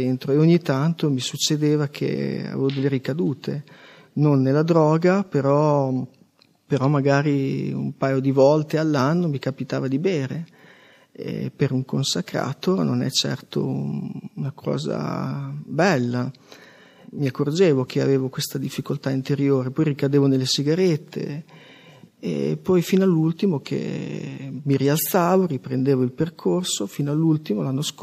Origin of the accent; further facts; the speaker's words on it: Gambettola, Emilia-Romagna, Italy; vengo dalla provincia di Cesena, Gambettola, faccio 50 anni domenica prossima